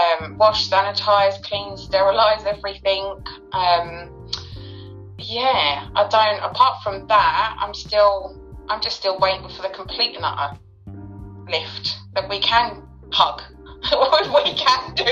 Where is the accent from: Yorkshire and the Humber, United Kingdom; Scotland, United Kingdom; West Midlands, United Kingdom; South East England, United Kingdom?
South East England, United Kingdom; Crawley; moved away as an adult; now in Maidstone, United Kingdom; I'm living in Kent, Maidstone. I'm originally from Crawley, Gatwick. I've been down here now for, I think it's 19 years, 19, 20 years. So this is home to me now.